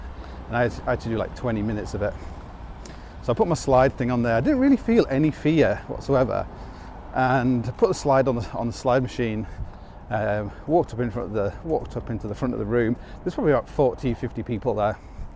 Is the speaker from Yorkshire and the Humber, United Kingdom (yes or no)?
yes; Hull, Yorkshire and the Humber, United Kingdom; Like when I grew up in Hull, and I knew a lot of, before I left